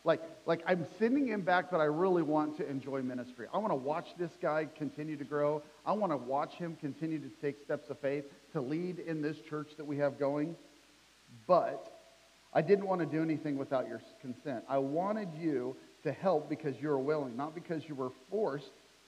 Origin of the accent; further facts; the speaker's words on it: Kansas, United States; So in our life, I grew up in Kansas.